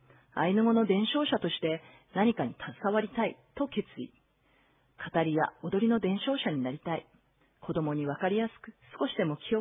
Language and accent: Japanese; Tokyo, Japan; now in Biratori, Japan; 東京都出身です。22歳の時、ヒッチハイクでビラ取町二谷に立ち寄りました。